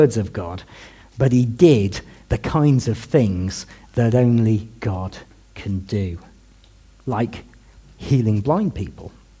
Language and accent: English; United Kingdom; I would imagine, because we're British, we'd probably first off be extremely sceptical.